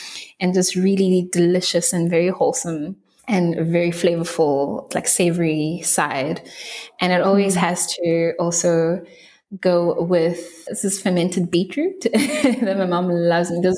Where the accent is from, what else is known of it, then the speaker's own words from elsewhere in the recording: Pretoria, Gauteng, South Africa; now in Western Cape, South Africa; I had to relocate to the Western Cape. I didn't mention that I'm originally from Gauteng, Pretoria.